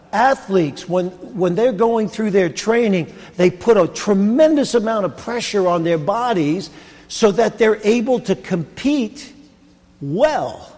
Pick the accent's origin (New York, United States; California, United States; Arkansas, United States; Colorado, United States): New York, United States; if one thing I know about being a New Yorker is that New Yorkers have strong personalities.